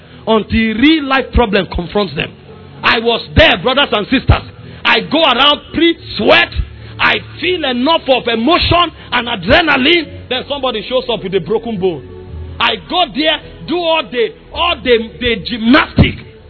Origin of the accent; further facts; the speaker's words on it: Benue, Nigeria; in the flesh I come from Benue, but I'm beyond a Benue man.